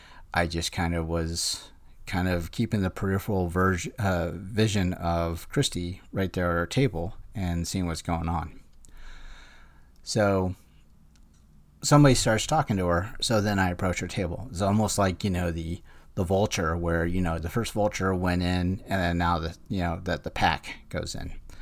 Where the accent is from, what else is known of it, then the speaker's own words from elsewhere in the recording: Illinois, United States; I go, "Yeah, I'm from the Chicagoland area."